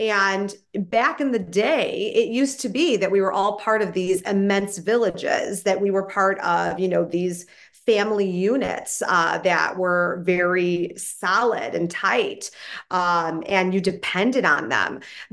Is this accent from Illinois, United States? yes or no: yes; Illinois, United States; And so I hail from Chicago. Still, I'm born and raised in Illinois, I should say. I was born and raised in a suburb outside of Chicago.